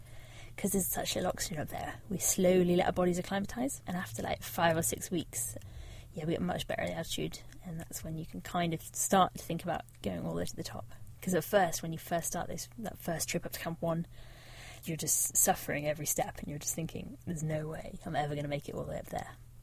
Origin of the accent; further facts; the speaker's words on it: South West England, United Kingdom; I grew up in Devon, right in the south coast, like as far from mountains as you get really in the UK.